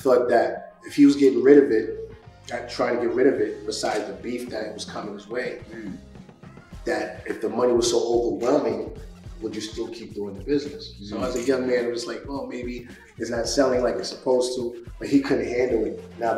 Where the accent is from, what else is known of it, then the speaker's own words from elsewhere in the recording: New York, United States; I said, hell yeah, I'm from New York.